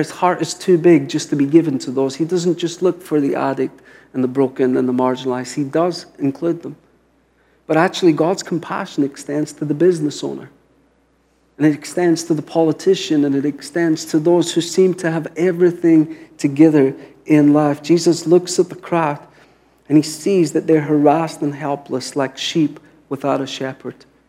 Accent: Glasgow, Scotland, United Kingdom; So I grew up in Glasgow, which is a big city. I hadn't really seen sheep in the city.

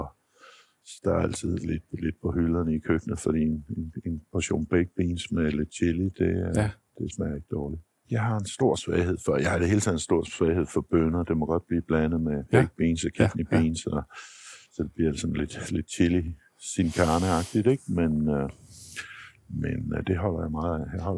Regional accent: Jutland, Denmark; da jeg var dreng og boede i Jylland

